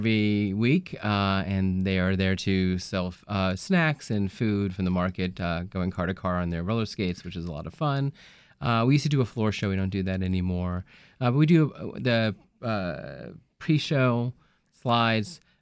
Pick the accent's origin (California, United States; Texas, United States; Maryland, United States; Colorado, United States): Maryland, United States; Even when I was growing up in Montgomery County, there were drive-ins out in Gaithersburg and Howard County